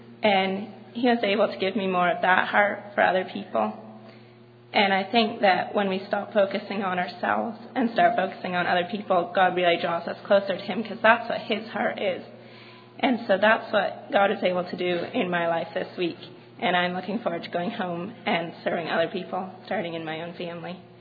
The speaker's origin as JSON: {"language": "English", "region": "North Carolina", "country": "United States", "said": "I'm from North Carolina."}